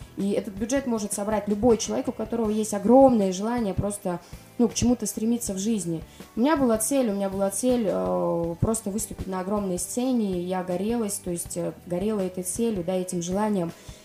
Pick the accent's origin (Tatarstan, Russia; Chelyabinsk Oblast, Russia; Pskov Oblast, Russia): Chelyabinsk Oblast, Russia; Zlatoust; да я из Златоуста, у нас там делают там то-то, то-то, у нас куча там заводов.